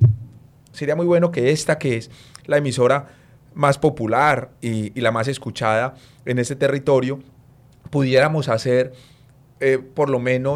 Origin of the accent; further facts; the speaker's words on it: Pereira, Risaralda, Colombia; Además, yo soy de Pereira.